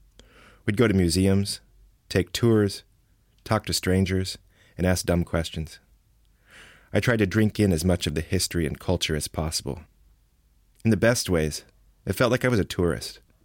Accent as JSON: {"language": "English", "region": "Pacific Northwest", "country": "United States", "tie": "born or raised there", "also_born_or_lived": "Washington, D.C.", "said": "I grew up in the Northwest, but had only been to this capital city twice in my life."}